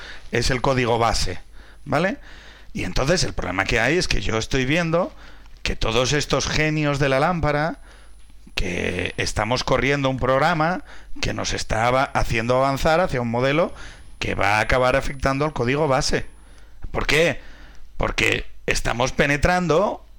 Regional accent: Asturias, Spain; Yo vengo de Asturias

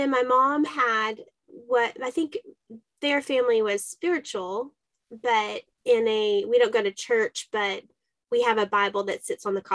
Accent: Texas, United States; It's in us. It's in the DNA. Proud Texans.

